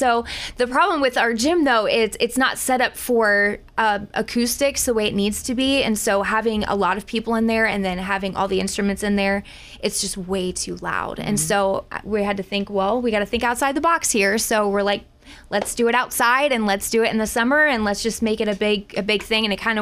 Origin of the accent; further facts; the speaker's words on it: Thornville, Ohio, United States; also born or lived in Newark; I grew up in this area. I grew up in Thornville and then have been around Newark my whole life.